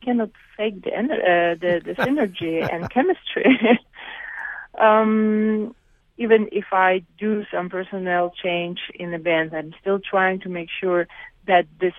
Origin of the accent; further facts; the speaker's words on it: Azerbaijan; when I was growing up in Azerbaijan, I used to listen to all kinds of music